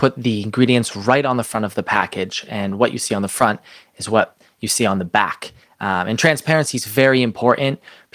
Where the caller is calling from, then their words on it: New Hampshire, United States; Thank you so much for having me. I'm calling from New Hampshire